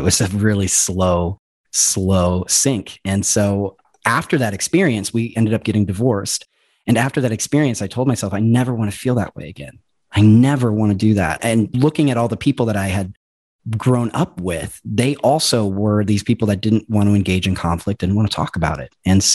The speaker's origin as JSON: {"language": "English", "region": "Nebraska", "country": "United States", "said": "Well, I'm from Nebraska, first and foremost. So I think with that background, I grew up around a lot of people who didn't necessarily know how to express themselves."}